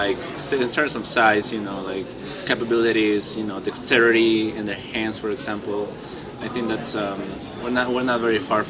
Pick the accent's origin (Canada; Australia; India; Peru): Peru; English is a second language; now in United States; I'm not from the U.S., I'm from Peru